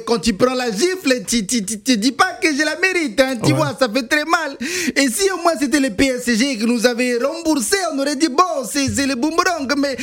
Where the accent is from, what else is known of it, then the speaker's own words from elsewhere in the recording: Barcelona, Catalonia, Spain; French is a second language; moi je suis de Barcelone, Barcelone.